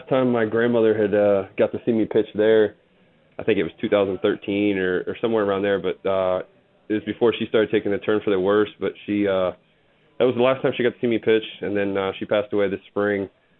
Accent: Newark, Ohio, United States; and I was from Newark. So it was just right down the road. But yes, we were Ohio based.

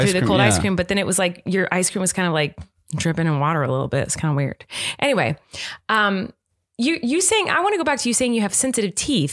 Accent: United States; I should know this. I'm an American, but the long water by the Washington Monument.

